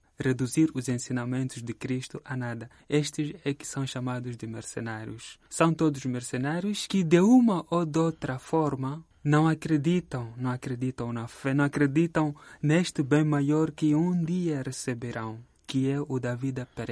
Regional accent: Mozambique; estamos em Moçambique, que é o meu país de onde eu venho.

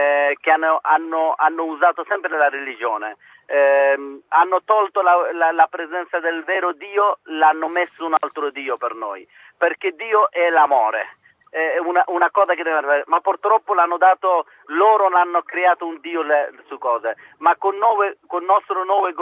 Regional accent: Afghanistan; Italian is a second language; io ero come milioni di bambini afghani, che siamo noi sfortunati, siamo nati e cresciuti nella violenza in Afghanistan.

